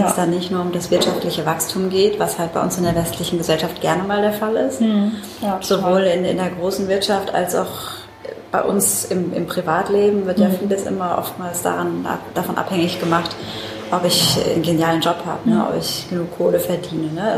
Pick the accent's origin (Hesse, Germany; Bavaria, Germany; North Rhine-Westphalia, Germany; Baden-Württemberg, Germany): Baden-Württemberg, Germany; Mannheim; ich bin Mannheimerin, deswegen schön, dass du nach Mannheim gekommen bist